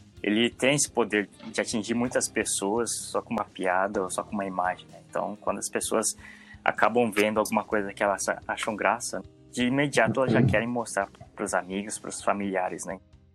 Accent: Brazil; now in Japan; Sim, desde quando eu cheguei aqui no Japão. A gente vem do Brasil, né? De uma cultura muito diferente daqui.

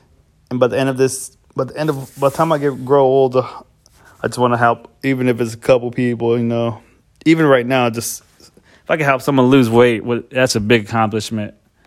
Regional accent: San Jose, California, United States; I grew up in Silicon Valley, San Jose, Bay Area, California. I grew up middle class and below

